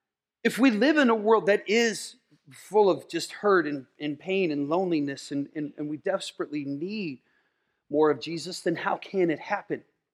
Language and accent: English; Iowa, United States; I grew up in Iowa. You know what that smells? That smells like money.